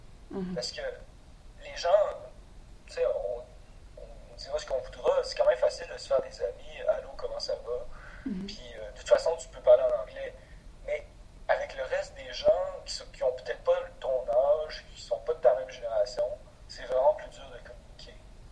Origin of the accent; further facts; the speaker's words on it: Canada; Je suis vraiment un Canadien.